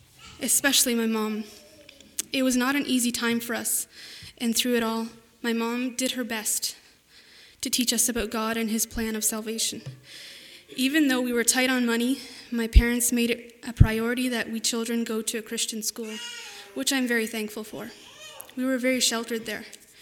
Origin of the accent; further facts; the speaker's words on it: Elmira, Ontario, Canada; I was born in Elmer, Ontario, and I was raised in a large family of 10.